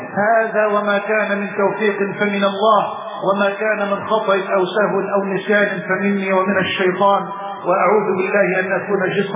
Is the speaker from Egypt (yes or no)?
yes; Egypt; واجعل بلدنا مصر أمنا أمانا، سخاء رخاء